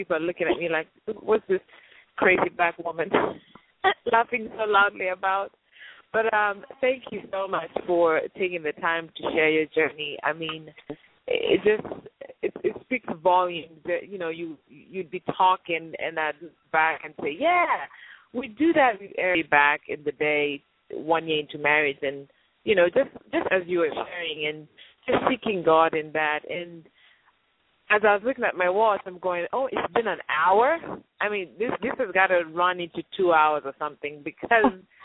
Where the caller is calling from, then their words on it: Dallas, Texas, United States; South Dallas